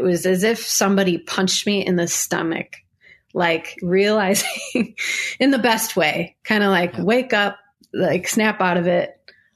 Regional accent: Niagara Falls, New York, United States; I grew up in Niagara Falls, New York

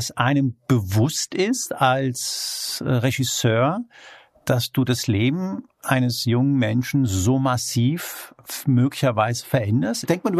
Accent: Spain; Also ich bin Spanier. Ich habe auch keinen deutschen Pass. Ich habe einen spanischen Pass.

